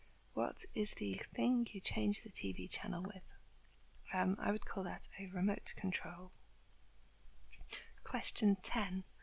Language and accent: English; United Kingdom; I'm from the UK.